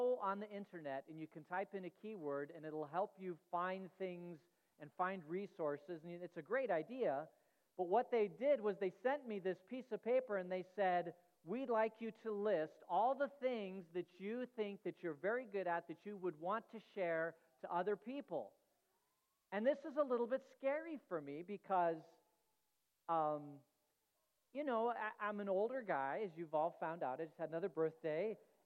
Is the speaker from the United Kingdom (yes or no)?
no; Phoenix, Arizona, United States; it is being held at my home congregation where I grew up in Phoenix